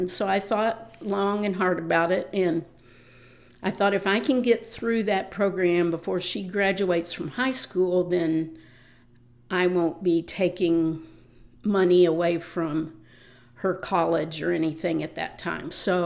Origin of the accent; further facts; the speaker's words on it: Amarillo, Texas, United States; I was born in Amarillo, Texas. I lived up and down the Texas Panhandle.